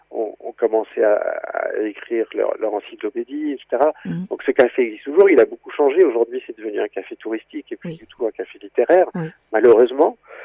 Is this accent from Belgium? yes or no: no; Paris, Île-de-France, France; je suis parisien de naissance. Mm-hmm. J'ai toujours vécu à Paris